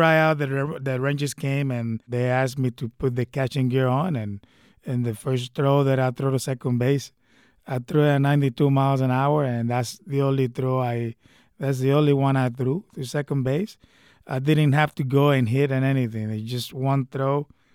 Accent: Puerto Rico; English is a second language; now in United States; You know, I know that I'm from Puerto Rico, but I think, you know, this is my... This is another home for me. I grew up here.

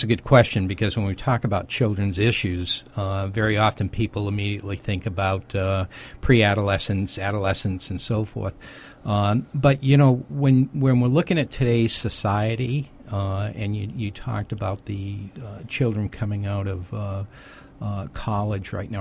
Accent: New England, United States; accent: Boston; No, I'm from New England, thus the Boston accent.

